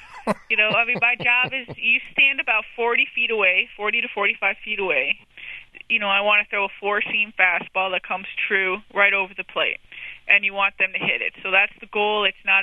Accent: Cleveland, Ohio, United States; Yes, for sure, because I'm from Cleveland.

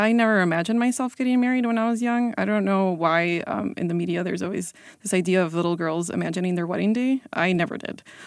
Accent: Cicero, Illinois, United States; Growing up in, you know, I'm from Cicero, and it's primarily a, you know, working class Mexican neighborhood in Chicago.

